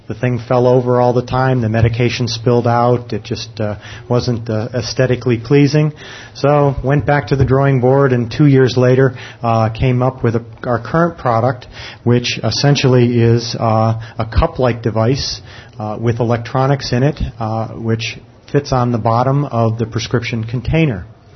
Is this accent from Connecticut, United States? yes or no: yes; Connecticut, United States; I'm a pharmacist from Connecticut